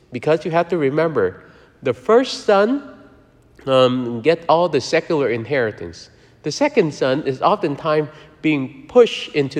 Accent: Vietnam; And I grew up in Vietnam going to a Dominican church

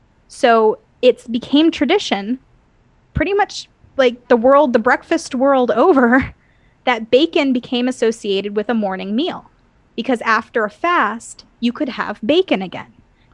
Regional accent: Ireland; I'm green, I'm Irish, you know, what are you gonna do?

